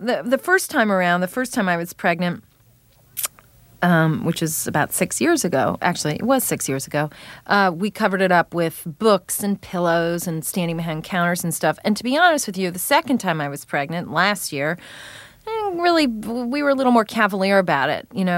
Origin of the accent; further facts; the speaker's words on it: New York, United States; also born or lived in Washington, D.C.; I grew up in New York until I was about 7, and then I spent a lot of time in New York because my father lived there and continues to live there.